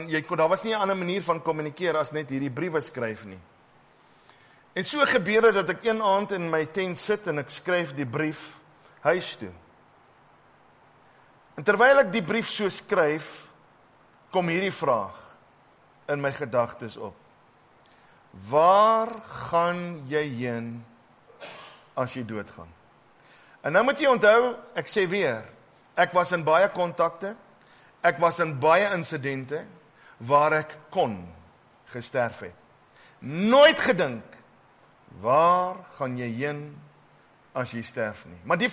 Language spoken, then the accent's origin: Afrikaans; Brakpan, Gauteng, South Africa; ek kom van Brakpan af, en in Brakpan het hulle my geken.